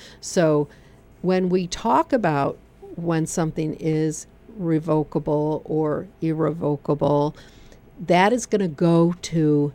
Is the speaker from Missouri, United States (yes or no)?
no; Michigan, United States; I'm from Michigan, different accent.